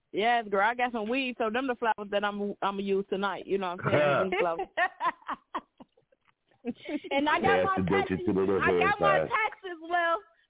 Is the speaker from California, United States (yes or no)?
no; Chicago, Illinois, United States; I'm also from Chicago.